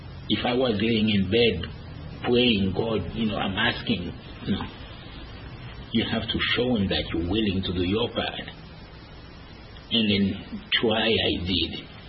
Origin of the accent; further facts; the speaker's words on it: Framingham, Massachusetts, United States; also born or lived in Assis, Haiti; I usually tell people I'm from Framingham, Massachusetts.